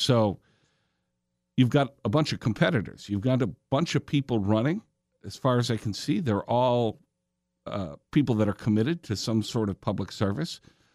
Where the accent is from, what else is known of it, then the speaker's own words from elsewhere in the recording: Milwaukee, Wisconsin, United States; I've lived most of my life. I'm from Milwaukee originally, but I've lived most of my life in this district.